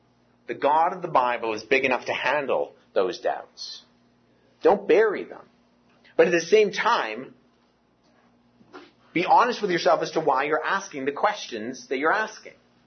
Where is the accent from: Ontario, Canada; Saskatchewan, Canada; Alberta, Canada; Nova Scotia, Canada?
Ontario, Canada; Toronto; I'm from Toronto, so we're Maple Leaf fans.